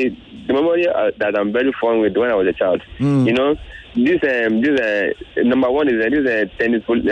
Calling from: Lekki, Lagos, Nigeria; I'm calling in from Lekki.

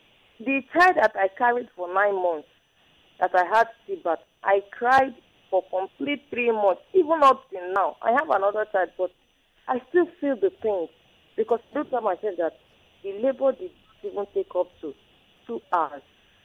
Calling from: Ikorodu, Lagos, Nigeria; I'm calling from Ikorodu.

